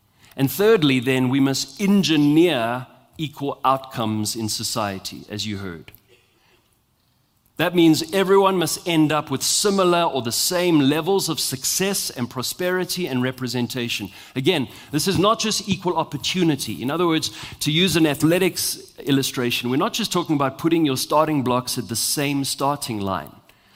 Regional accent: South Africa; also born or lived in United Kingdom; Because here I am, a white South African. I'm half British, half South African Afrikaner.

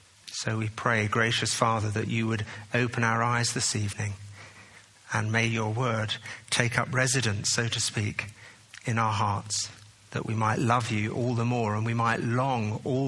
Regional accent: England, United Kingdom; Well, you know now that I'm from England.

